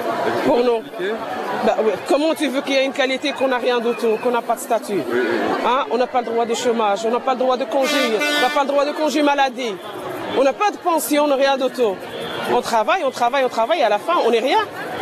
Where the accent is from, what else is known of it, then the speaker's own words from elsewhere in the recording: Manage, Wallonia, Belgium; On vient de Manage. Moi, je viens de Manage et les autres d'Aluvière, Carnier, Binge. En tout cas, c'est de la région d'Aluvière.